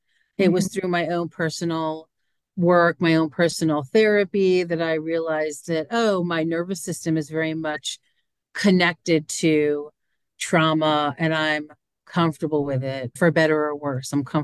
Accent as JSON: {"language": "English", "region": "New York", "country": "United States", "said": "I'm from New York."}